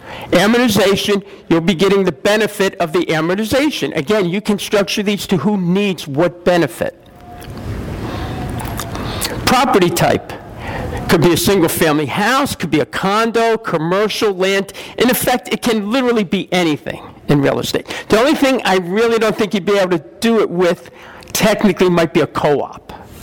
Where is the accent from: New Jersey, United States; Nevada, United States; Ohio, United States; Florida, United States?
New Jersey, United States; We're from New Jersey, so the taxes are high.